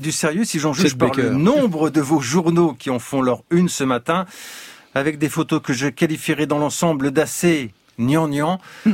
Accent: France; chez nous en France

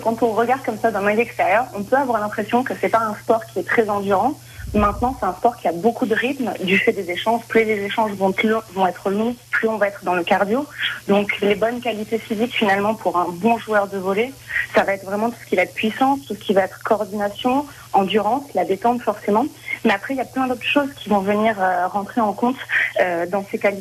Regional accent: Nice, Provence-Alpes-Côte d'Azur, France; avant d'arriver dans les Landes, moi, je venais de Nice

